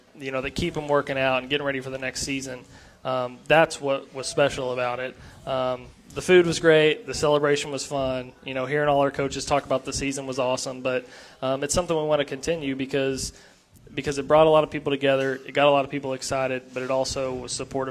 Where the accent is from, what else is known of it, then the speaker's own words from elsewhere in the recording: Texas, United States; Well, I'm from East Texas too, so knowing Commerce and Greenville and Sulphur Springs and the area also helps.